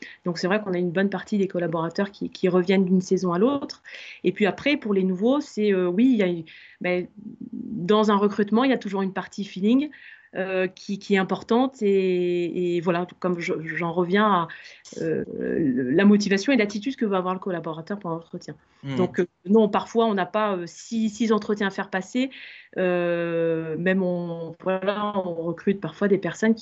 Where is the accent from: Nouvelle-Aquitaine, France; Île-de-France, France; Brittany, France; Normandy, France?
Nouvelle-Aquitaine, France; Limoges; près de là où je suis originaire, de Limoges.